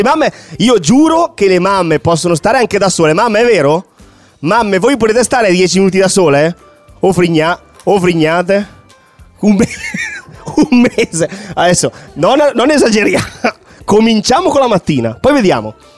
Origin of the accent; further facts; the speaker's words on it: Brescia, Lombardy, Italy; born there; Io sono nato a Brescia, purtroppo.